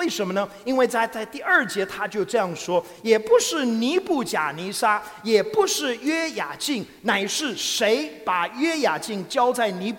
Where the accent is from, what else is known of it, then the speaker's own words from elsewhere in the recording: Taiwan; 昨天我也说了哈，我是在台湾出生长大的。